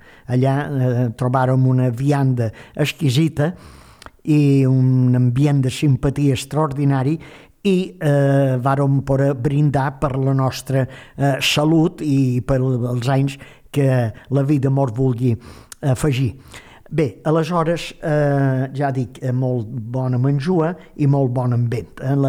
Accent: Pollença, Balearic Islands, Spain; ho dic perquè nosaltres de petit aquí a Pollença se feia una festassa

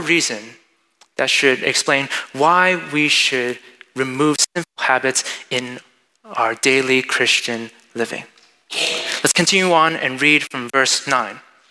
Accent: United States; born there; I know that a lot of us, we struggle with our identities, especially as American-born Chinese, because we feel it seems very hard. We don't feel like we're fully American.

